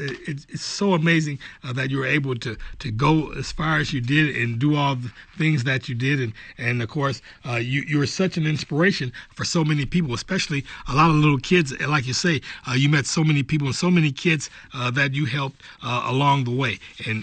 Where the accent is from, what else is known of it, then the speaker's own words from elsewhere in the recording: Flint, Michigan, United States; I always thought we had a lot of special things growing up in Flint, and you know, that didn't happen for everybody